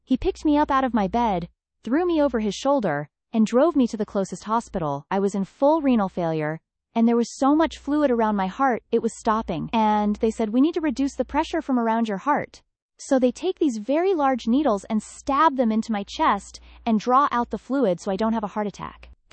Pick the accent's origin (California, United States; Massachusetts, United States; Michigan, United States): Michigan, United States; Livonia; I was born and raised in Livonia, Michigan, a rural suburb of Detroit. I was born in 1949, so I grew up in the 50s and 60s